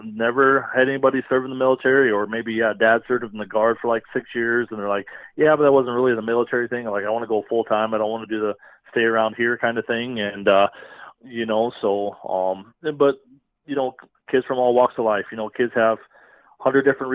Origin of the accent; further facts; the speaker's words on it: South Dakota, United States; You didn't get a lot of exposure to that here, you know, growing up in South Dakota and stuff like that.